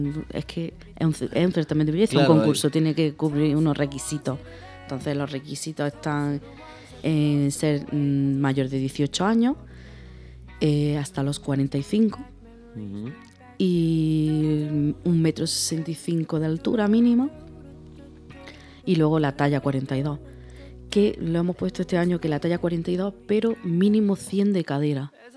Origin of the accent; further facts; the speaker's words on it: Motril, Andalusia, Spain; En Motril.